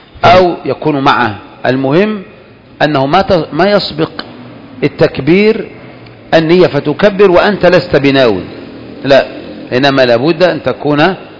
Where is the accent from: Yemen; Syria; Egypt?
Egypt; أنا الآن من مصر